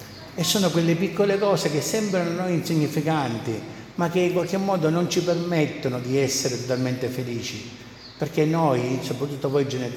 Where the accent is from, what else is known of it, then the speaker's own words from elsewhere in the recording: Spain; sapete che noi veniamo dalla Spagna, no?